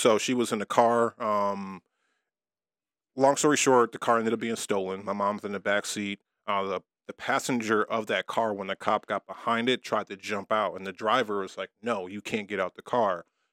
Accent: Inkster, Michigan, United States; just growing up in Inkster in Detroit

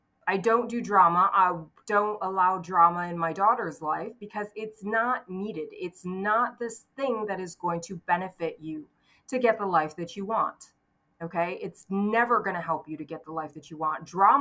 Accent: Michigan, United States; moved away as an adult; now in California, United States; And it took me until I was about 20 years old. I moved out of my hometown, like, you know, and moved from Michigan to California.

